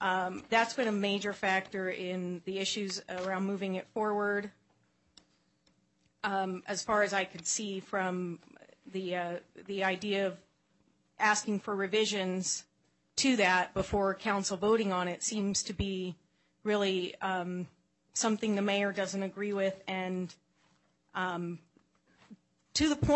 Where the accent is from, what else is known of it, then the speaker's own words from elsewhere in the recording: Black Diamond, Washington, United States; As someone who does have a regional focus but also grew up in Black Diamond